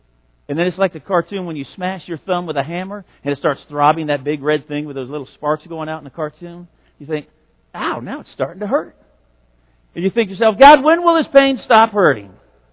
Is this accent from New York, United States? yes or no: no; Albuquerque, New Mexico, United States; When I was a teenager, we grew up in Albuquerque, New Mexico